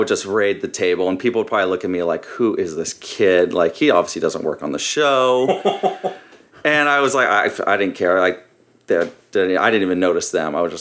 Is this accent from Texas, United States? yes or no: no; Santa Monica, California, United States; But I grew up in Santa Monica, California, right over the hill on the west side. I went to high school out here in Sherman Oaks, Notre Dame.